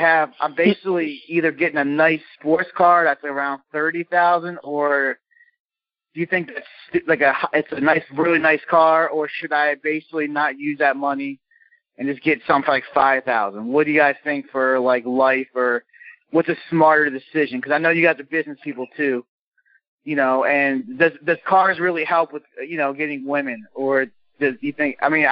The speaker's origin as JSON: {"language": "English", "town": "Raleigh", "region": "North Carolina", "country": "United States", "said": "from Raleigh, North Carolina"}